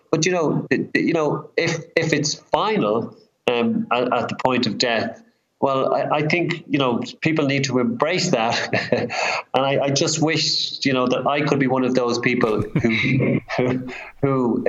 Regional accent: Ireland; I'm Irish, so it doesn't really bother me.

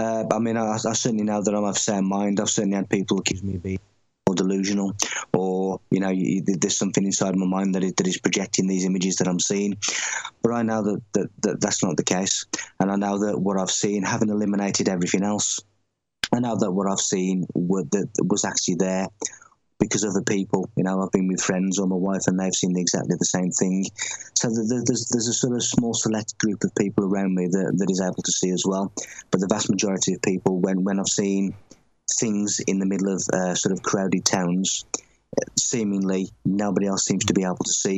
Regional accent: Tamworth, West Midlands, United Kingdom; in the middle of my hometown in Tamworth.

